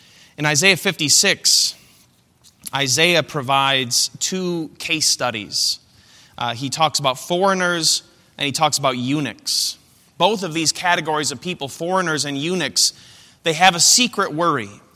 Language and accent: English; Michigan, United States; I grew up in Western Michigan. My mom always listened to one Christian radio station whenever she was in the car.